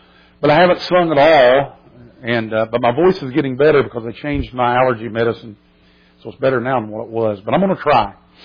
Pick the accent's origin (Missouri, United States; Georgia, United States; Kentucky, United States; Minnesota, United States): Kentucky, United States; South Shore; Of course, I was raised in the South Shore, and my sister still lives there, and my mom still lives in Portsmouth.